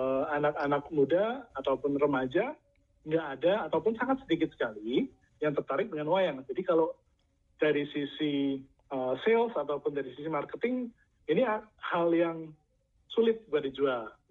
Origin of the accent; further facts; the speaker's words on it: Java, Indonesia; saya tinggal sejak kecil di Jawa